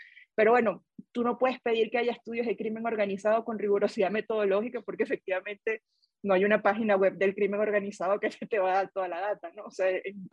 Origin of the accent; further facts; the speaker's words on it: Venezuela; para nosotros como venezolanos era muy difícil comprender cuál era esta dinámica autodestructiva